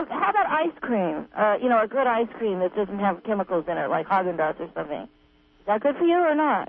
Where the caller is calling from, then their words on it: Phillipsville, California, United States; I'm calling from Phillipsville